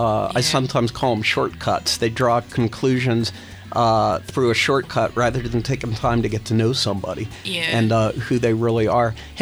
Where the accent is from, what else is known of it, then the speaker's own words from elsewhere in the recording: Wilkinsburg, Pennsylvania, United States; Because I grew up near Wilkinsburg back when the trolleys ran, but I remember Wilkinsburg High School pretty well.